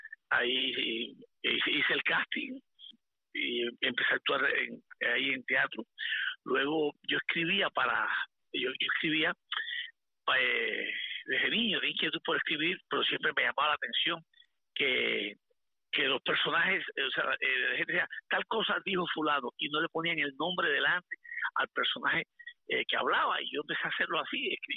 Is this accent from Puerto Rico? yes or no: no; Camagüey, Cuba; moved away as an adult; also born or lived in Havana; Y luego de estar años ahí en mi pueblo haciendo teatro y escribiendo, pues en el año 1988 fui para La Habana para tratar de la televisión cubana. Ahí viví, dormí en casa de amistad, en casa de un tío, pero también en la funeraria